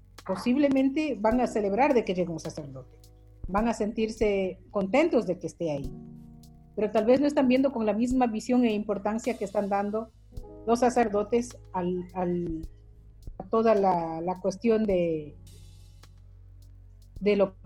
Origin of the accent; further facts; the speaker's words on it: Sarayacu, Pastaza, Ecuador; Yo pertenezco a un colectivo de mujeres amazónicas, soy de Sarayacu